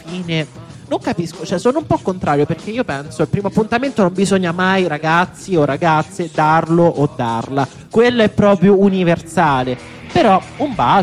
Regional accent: Lazio, Italy; Io sono laziale, quindi ogni tanto qualche sfonnone mi esce.

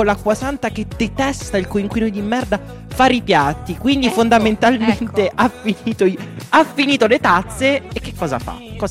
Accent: Rome, Lazio, Italy; io dico, da romano, non ce la può fa.

